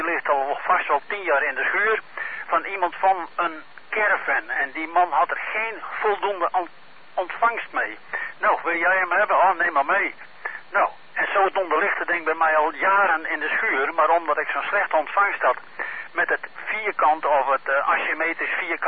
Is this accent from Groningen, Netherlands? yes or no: no; Leeuwarden, Friesland, Netherlands; ik zit op camping Witte Zomer en ik kom origineel uit Leeuwarden.